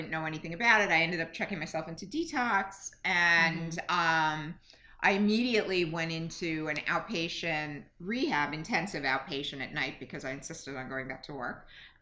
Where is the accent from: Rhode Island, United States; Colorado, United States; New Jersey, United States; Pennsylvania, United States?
New Jersey, United States; I grew up in Jersey.